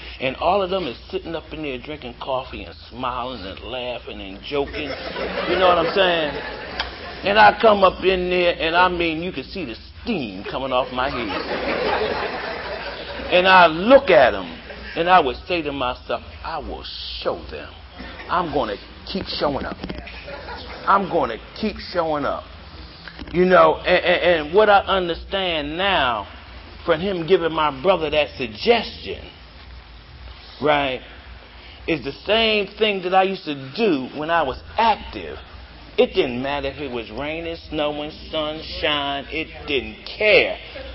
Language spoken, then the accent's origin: English; Philadelphia, Pennsylvania, United States; now in Maryland, United States; and I'm from Philadelphia, but I live in Maryland.